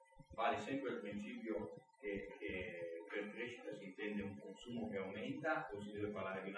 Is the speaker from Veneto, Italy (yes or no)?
yes; Verona, Veneto, Italy; vengo da Verona, del movimento sindacale